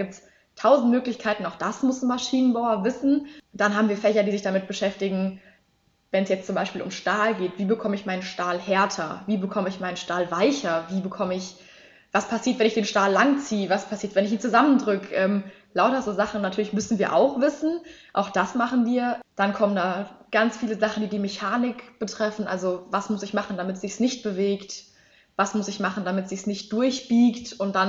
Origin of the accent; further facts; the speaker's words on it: Bavaria, Germany; wir kommen aus Bayern, bei uns heißt das Chemie.